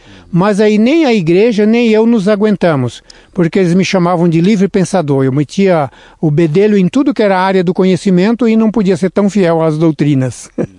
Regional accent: Mato Grosso, Brazil; moved away; meus pais nasceram no Nordeste, né? Lá entre Maranhão e Ceará. E eles vieram para o Mato Grosso e eu nasci já no Mato Grosso. E devo grifar. Mato do Mato Grosso, caipira lá do meio do mato mesmo, longe da cidade.

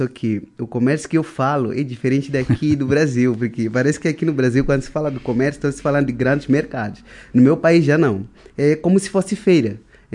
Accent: Mozambique; eu sou de Moçambique, lá na África. Maputo é a capital.

